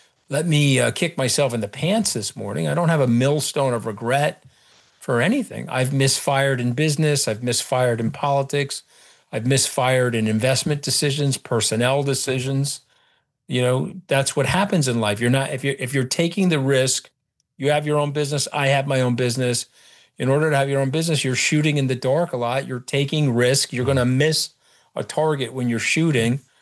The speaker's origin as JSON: {"language": "English", "town": "Long Island", "region": "New York", "country": "United States", "said": "He says I'm a Jersey Shore cast member, even though I'm from Long Island."}